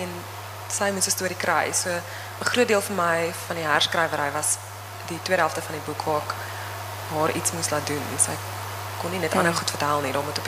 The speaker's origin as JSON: {"language": "Afrikaans", "region": "KwaZulu-Natal", "country": "South Africa", "tie": "born or raised there", "said": "Vir my, ek het self in Zululand groot geword, of ek toe gebore en ook elke vakansie daar spandeer"}